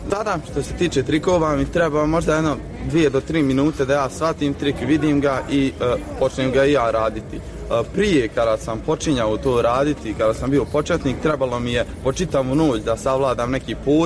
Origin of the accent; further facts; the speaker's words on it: Stjepan Polje, Federation of Bosnia and Herzegovina, Bosnia & Herzegovina; now in Tuzla, Bosnia and Herzegovina; dolazim iz Gračanice, tačnije iz mjesta Stjepan Polje. Uskoro imam 22 godine, studiram u Tuzli tržišne komunikacije.